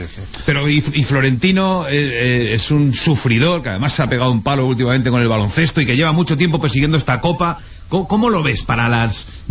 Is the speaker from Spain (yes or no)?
yes; Jaraicejo, Extremadura, Spain; cuando pases por Jaraicejo, que es mi pueblo, manda recuerdos